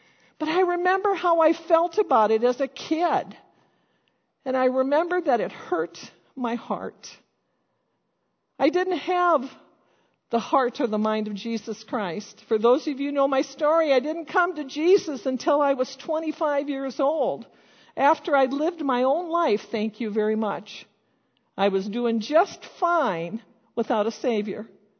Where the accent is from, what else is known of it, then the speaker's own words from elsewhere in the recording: Mankato, Minnesota, United States; I grew up in the North. I grew up in Mankato. And in my family, in my town, my family says that there was no diversity when I was a kid. None whatsoever.